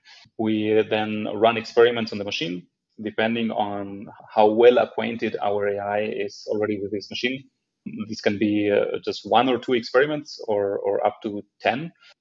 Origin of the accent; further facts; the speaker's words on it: Argentina; English is a second language; moved away as an adult; also born or lived in Israel / France; now in Germany; I have been living in Germany for about 4 years now. I'm originally from Argentina, and I have been a little bit all over the world.